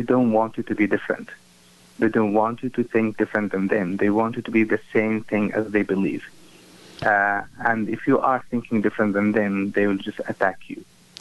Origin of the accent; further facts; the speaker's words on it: Yemen; English is a second language; moved away as an adult; as you said. I'm originally from Yemen, and I escaped almost 3 years ago from an extreme groups like Al-Qaeda and Houthis in Yemen